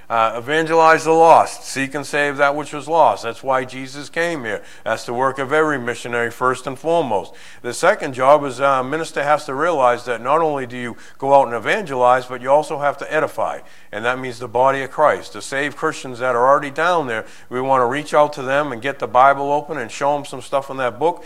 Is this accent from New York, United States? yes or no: no; Boston, Massachusetts, United States; I'm from Boston. I'm a Yankee up there, and I have a hard time with the English language itself.